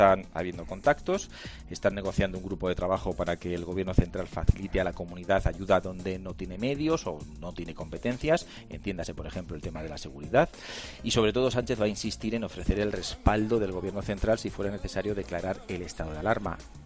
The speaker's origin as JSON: {"language": "Spanish", "town": "Almansa", "region": "Castilla-La Mancha", "country": "Spain", "moved": "as an adult", "said": "Pues mira, llegué de Almansa."}